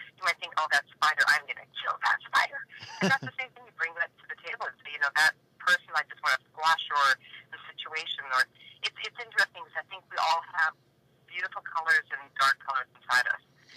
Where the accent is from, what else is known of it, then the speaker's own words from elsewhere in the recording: Victoria, British Columbia, Canada; moved away as an adult; also born or lived in Montreal / New York; my parents are from Hungary. They left during the revolution in 1956, and they went to Canada. I was born in Montreal, grew up in Victoria.